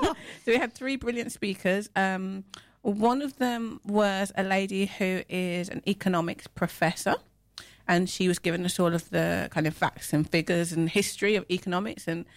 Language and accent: English; Midlands, United Kingdom; accent: Midland; My Midland accent.